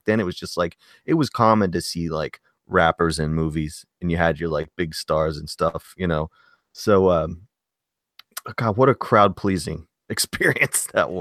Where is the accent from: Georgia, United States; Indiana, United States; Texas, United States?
Georgia, United States; Doraville; I saw it in my hometown of Doraville, Georgia, in 93, at the Northeast Plaza Cinema 12.